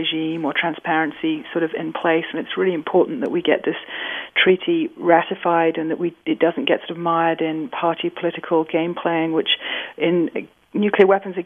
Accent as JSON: {"language": "English", "country": "United Kingdom", "accent": "British", "said": "Or Hiroshima, that's my British accent for you."}